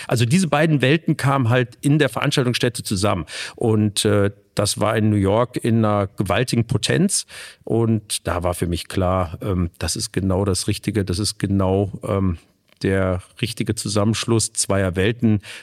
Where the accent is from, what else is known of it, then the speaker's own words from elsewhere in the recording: Düsseldorf, North Rhine-Westphalia, Germany; also born or lived in Ruhr; ich bin in Mörstern zur Schule gegangen. Ja. Bin zwar in Düsseldorf ursprünglich groß geworden, aber dann ging es ab ins Ruhrgebiet.